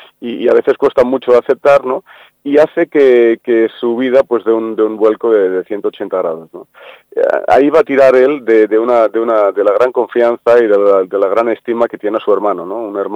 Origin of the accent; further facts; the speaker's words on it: Catalonia, Spain; aunque yo soy catalán, mis raíces están en el sur, ¿no?